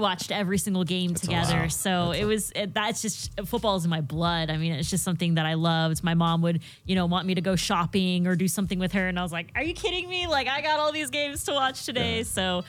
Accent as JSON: {"language": "English", "town": "San Diego", "region": "California", "country": "United States", "tie": "born or raised there", "also_born_or_lived": "Bay Area", "said": "I was born in the Bay Area, but moved down to San Diego and spent my entire life there."}